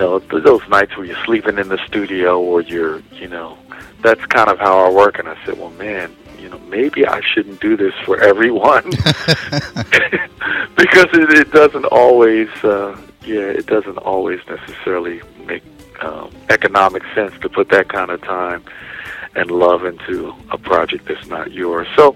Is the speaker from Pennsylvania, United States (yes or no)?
yes; Philadelphia, Pennsylvania, United States; You know, growing up in Philly, man, we had such a great, great period of time musically